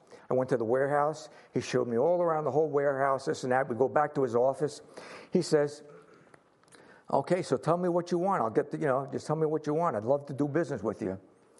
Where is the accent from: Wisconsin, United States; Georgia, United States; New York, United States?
New York, United States; I said, "Well, I'm from New York, out on Long Island."